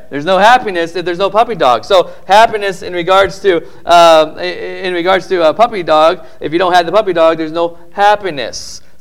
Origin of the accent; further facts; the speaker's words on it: Midwest, United States; but I was from the Midwest, so this is kind of normal, not normal for me.